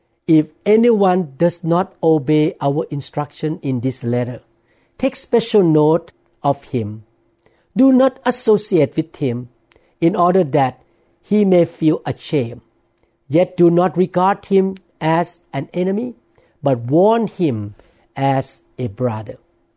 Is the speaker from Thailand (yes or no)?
yes; Thailand; English is a second language; my English is not perfect. I grew up in Thailand